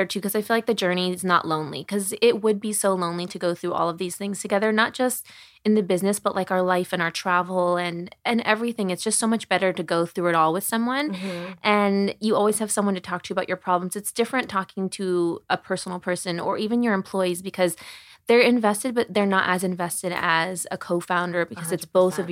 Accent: Midwest, United States; we're both from the Midwest.

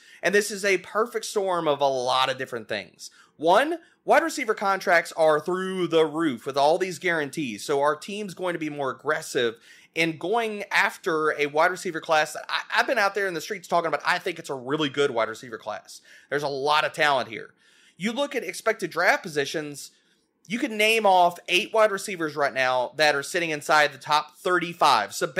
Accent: New Orleans, Louisiana, United States; I'm going to head down to the Big Easy. I'm going to go with my team, my hometown guys, with the Saints.

